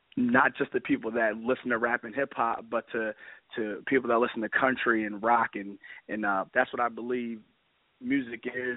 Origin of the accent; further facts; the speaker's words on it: Pottstown, Pennsylvania, United States; He's a local producer from where I'm from Pottstown, PA.